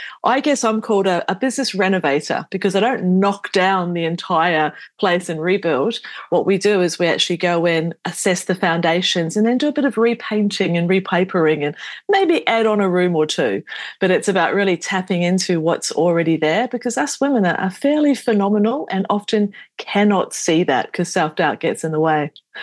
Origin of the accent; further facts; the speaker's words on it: New Zealand; now in Australia; I grew up in New Zealand. I've lived in Australia for many years.